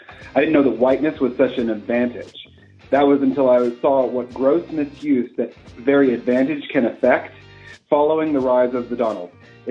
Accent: San Diego, California, United States; I'm a blogger from San Diego.

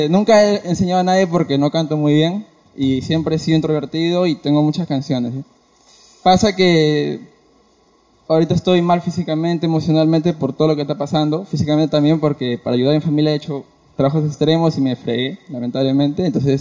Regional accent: Ica, Peru; soy de Ica, pero... Ese no es el caso. Yo vengo desde Ica, he venido solo acá, no conozco a nadie

